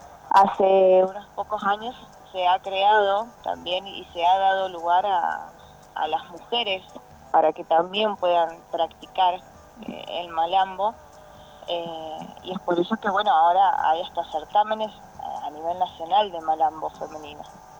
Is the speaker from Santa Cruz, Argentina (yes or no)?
yes; Río Turbio, Santa Cruz, Argentina; en mi caso no solo a la provincia sino a mi pueblo, a Río Turbio